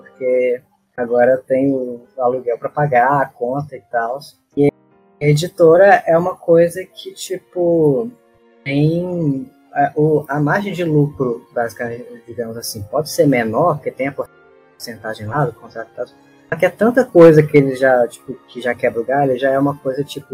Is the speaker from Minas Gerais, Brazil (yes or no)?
yes; Minas Gerais, Brazil; eu sou aqui de Minas, né?